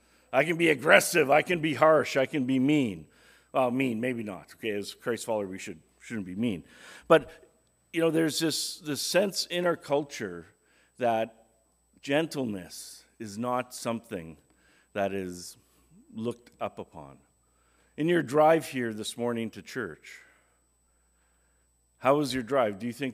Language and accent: English; Wales, United Kingdom; Another thing you don't know about me, is that I'm Welsh, okay?